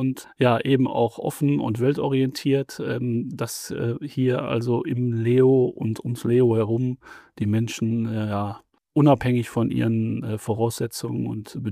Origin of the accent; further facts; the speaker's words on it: Dorsten, North Rhine-Westphalia, Germany; Aber ich komme aus Dorsten